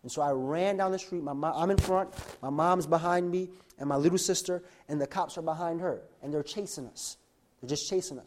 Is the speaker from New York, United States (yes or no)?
yes; South Bronx, New York, United States; I grew up in the South Bronx into a life of, I would say, poverty, all right?